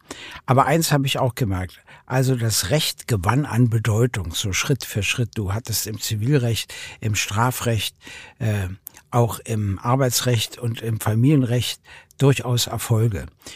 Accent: Berlin, Germany; Ich bin natürlich nur auf Hund und Katze und den Tierpark gekommen, auf nichts anderes als Berliner.

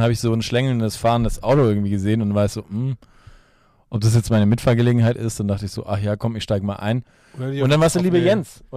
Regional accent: Munich, Bavaria, Germany; als richtige Münchner

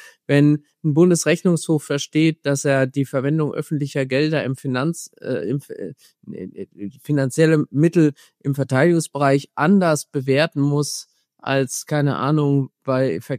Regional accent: Hesse, Germany; Ich komme ja aus dem Main-Kinzig-Kreis.

